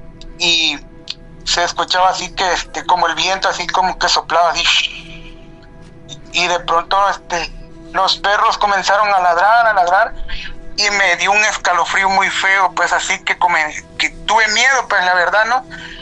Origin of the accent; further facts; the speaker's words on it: Chiapas, Mexico; Pasó en el estado de Chiapas, yo soy de Chiapas.